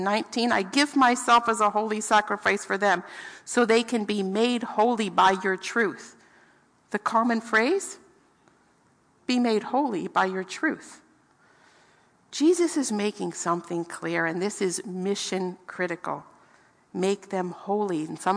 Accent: Pennsylvania, United States; Like, I grew up in Pennsylvania among the Amish, and who frankly have lots of really good qualities.

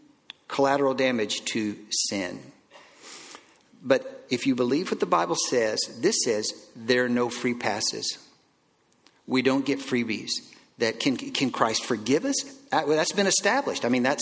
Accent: Texas, United States; I am from Texas, as Matthew mentioned, and I didn't even see an ice rink till I was in grade 8, okay?

